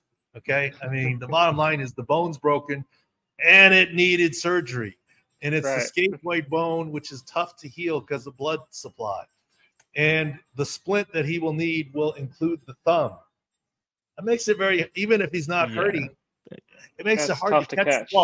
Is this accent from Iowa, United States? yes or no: no; California, United States; I'm from Southern California.